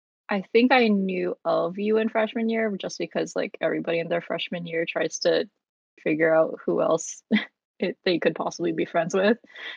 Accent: California, United States; I'm from Southern California.

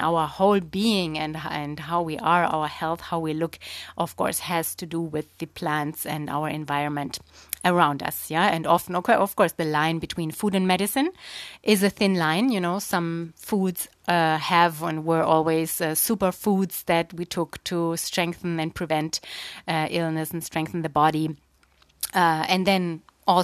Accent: Germany; English is a second language; also born or lived in Brazil; now in Portugal; Yeah, I'm born and raised in Germany, and I have lived a long time in South America, in Brazil, and now I'm living since 6-7 years here in Portugal, in the south of Europe.

